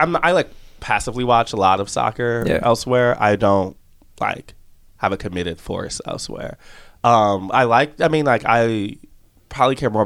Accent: Illinois, United States; I've been to a bunch of Chicago Fire games because I grew up outside Chicago.

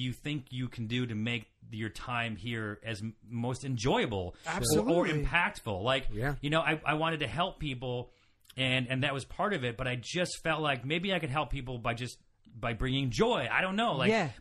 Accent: Syracuse, New York, United States; I needed to get out of New York. I grew up in Syracuse, close enough to New York City, not really the same thing.

